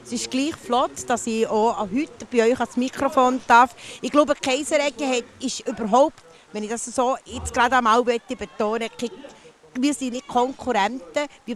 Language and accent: German; Schmitten, Fribourg, Switzerland; Ich bin gebürtige Schmidtnerin. Ich bin Schmidtner aufgewachsen auf dem Bauernhof.